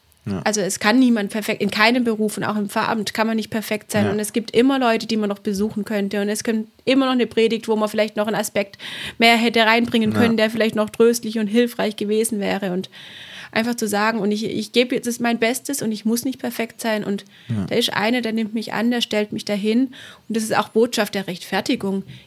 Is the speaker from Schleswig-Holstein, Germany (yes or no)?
no; Reutlingen, Baden-Württemberg, Germany; also born or lived in Tübingen; Ich bin geboren in Tübingen und bin dann in Reutlingen, genau in Reutlingen-Betzingen, habe ich die ersten Jahre verbracht bis zum Abi.